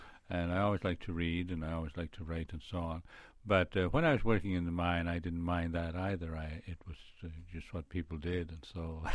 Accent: Nova Scotia, Canada; born or raised there; also born or lived in Saskatchewan

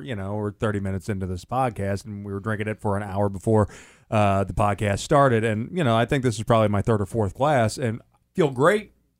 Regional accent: St. Louis, Missouri, United States; now in Las Vegas, United States; So St. Louis, I'm originally from St. Louis

